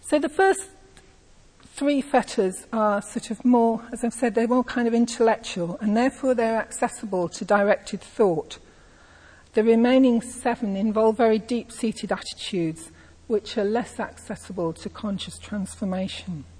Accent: England, United Kingdom; There's the fact that I'm English, although actually for me it's very important that I'm a half Scot and quarter Irish

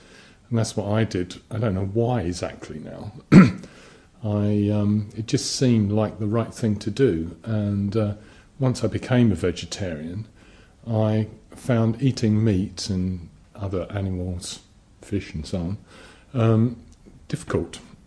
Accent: London, United Kingdom; I grew up in London, in sort of working class area.

